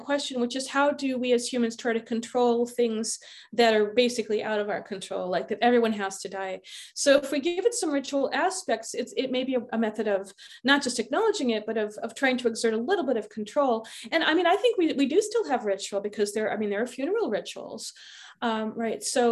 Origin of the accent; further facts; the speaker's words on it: West Coast, United States; I'm from the West Coast, so I tend to some of those tend to stick with me a little better